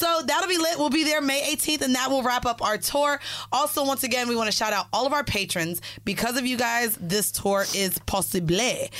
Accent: Malaysia; I'm Malaysian.

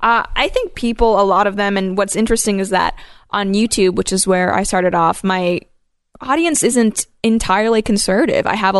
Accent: Hong Kong; I grew up in Hong Kong when it was currently a colonial power. I mean, between Hong Kong and Canada, it's kind of like I'm British adjacent, I guess.

